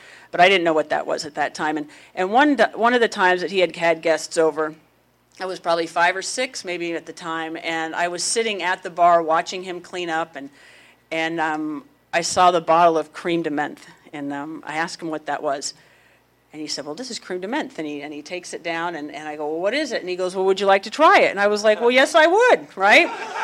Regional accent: West Jordan, Utah, United States; also born or lived in Colorado / Scottsdale, Arizona; I was born in Colorado. We lived in Amarillo for a very brief time, and then we left really fast. And then we moved back to Colorado and lived there, did most of my growing up in Utah, in West Jordan

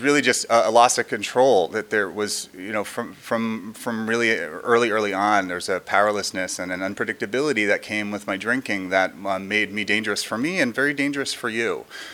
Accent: New Jersey, United States; I grew up in New Jersey, didn't really like the fact that I grew up in New Jersey.

